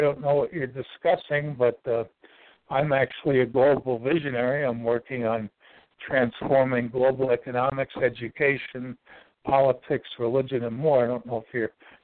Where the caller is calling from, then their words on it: Ashland, Virginia, United States; The center of the universe. That's what they call Ashland, Virginia.